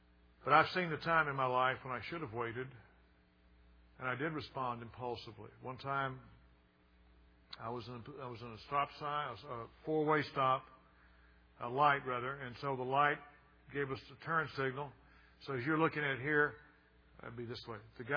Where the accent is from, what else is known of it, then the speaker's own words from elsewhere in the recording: the South, United States; And I'm going to tell you what, the way I was raised in the South, you do not insult an adult.